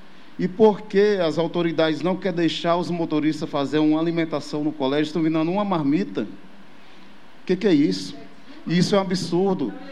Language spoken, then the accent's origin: Portuguese; Piauí, Brazil; born there; eu sou nordestino, eu nasci numa cidade no litoral do Piauí, mas na minha casa nunca faltou nada